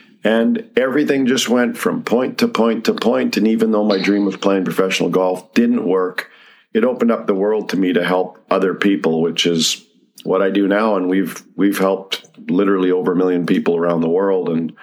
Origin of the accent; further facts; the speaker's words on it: Medicine Hat, Alberta, Canada; I'm from Medicine Hat originally. That's where I grew up.